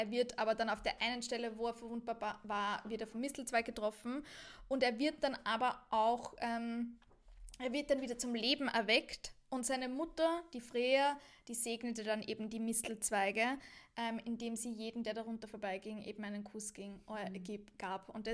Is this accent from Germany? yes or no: no; Austria; Bei uns, wir feiern den Niccolo am 6. Dezember. Mhm. Krampus ist am 5. Dezember. Bei uns in Österreich heißt es Krampus.